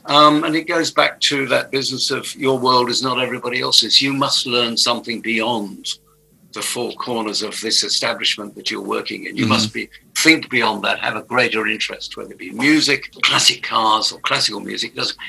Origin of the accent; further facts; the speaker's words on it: England, United Kingdom; But don't forget, I'm from Pommyland, so I understand what they're saying.